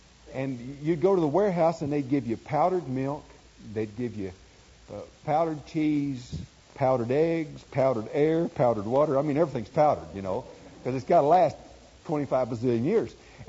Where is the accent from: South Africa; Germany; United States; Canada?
United States; Arkansas; I was raised in Arkansas. I was born over there a long, long time ago